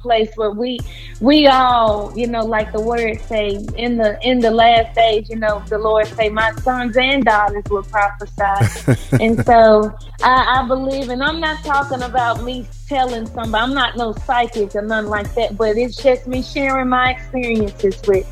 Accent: Memphis, Tennessee, United States; born and raised in Memphis, Tennessee. I'm a country girl. I'm the youngest of seven.

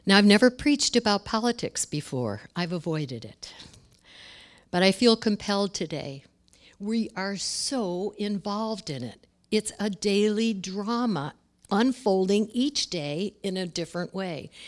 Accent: United States; I really could stand favorably towards my country and feel very good about being an American.

